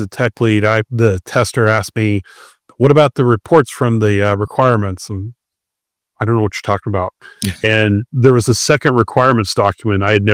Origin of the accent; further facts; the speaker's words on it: United States; I'm an American.